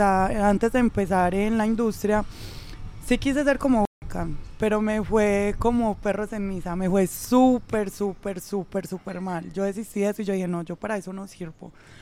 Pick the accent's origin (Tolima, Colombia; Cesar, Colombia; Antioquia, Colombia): Antioquia, Colombia; Medellín; also born or lived in Mexico; Nací en Medellín y de ahí no me he movido. Ahí me he quedado. Bueno, y 3 años que viví en México, pues, también, pero ya ahí siempre he estado de Medellín.